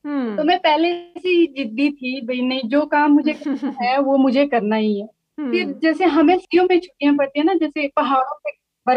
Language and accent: Hindi; Tharjun, Himachal Pradesh, India; और मैं ग्राम पंचायत थरजून की रहने वाली हूँ, ब्लॉक गोहर, डिस्ट्रिक्ट मंडी.